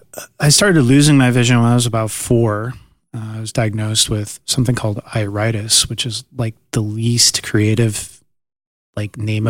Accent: Iowa, United States; And growing up in Iowa as a kid that was, you know, losing his sight, I grew up with the same expectations that my sisters had

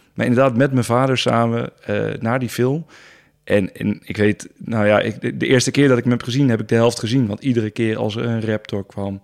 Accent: Den Helder, North Holland, Netherlands; Ik kom uit Den Helder.

